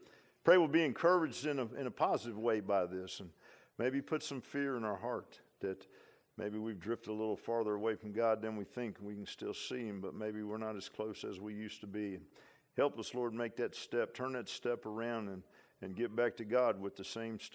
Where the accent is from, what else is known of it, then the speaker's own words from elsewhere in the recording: Virginia Beach, Virginia, United States; I grew up in Virginia Beach, over on the bay side, mostly near the bay, and we had a boat.